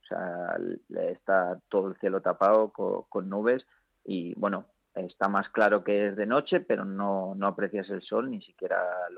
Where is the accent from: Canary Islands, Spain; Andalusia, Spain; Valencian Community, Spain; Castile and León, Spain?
Castile and León, Spain; Salamanca; Sí, y mira que yo al final soy de Salamanca y no está muy, muy lejos